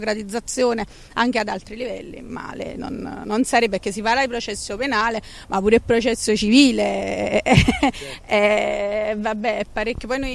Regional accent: San Giorgio a Cremano, Campania, Italy; ma purtroppo sono di San Giorgio a Cremano

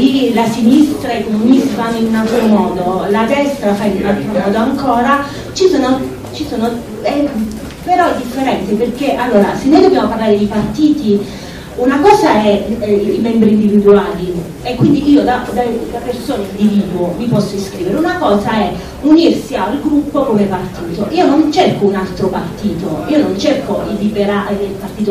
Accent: Basilicata, Italy; io vengo dalla Basilicata

